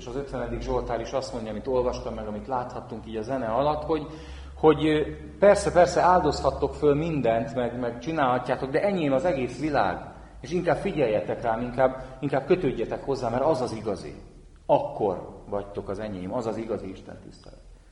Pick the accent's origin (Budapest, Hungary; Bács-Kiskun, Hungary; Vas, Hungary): Budapest, Hungary; hát lévén ott a két metró megállóra a Fradi stadiontól nőttem föl gyerekkorban, tehát még József Attila lakótelepi gyerekként mi a bánat lehetett volna más az ember, mint Fradi drukker